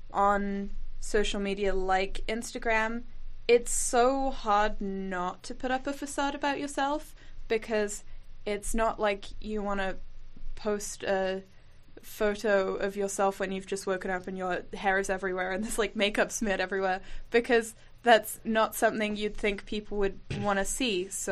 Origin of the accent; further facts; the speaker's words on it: United Kingdom; now in Canada; I also wanted to point out that I moved to Canada from Britain a couple of years ago.